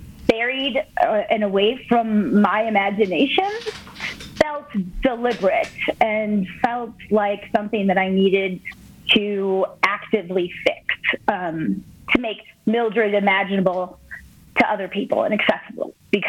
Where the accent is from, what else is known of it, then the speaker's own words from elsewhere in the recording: Milwaukee, Wisconsin, United States; moved away as an adult; So I grew up in Milwaukee, and then, I mean, I am curious to a fault.